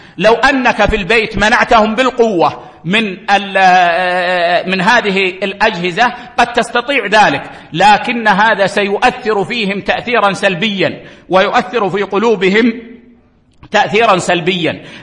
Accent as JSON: {"language": "Arabic", "country": "Saudi Arabia", "said": "عندنا في السعودية"}